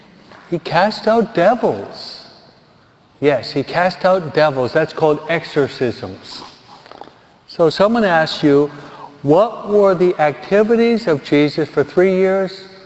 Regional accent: New York, United States; also born or lived in California; Hey, I'm a New Yorker. New York and then California, right?

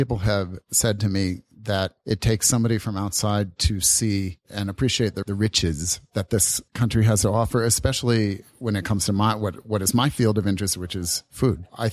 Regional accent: United States; born there; the other aspect of it that I bring with me as an American-born person is the idea that I can and should do something that nobody has done before. I have that sort of American ingenuity that I brought down here with me.

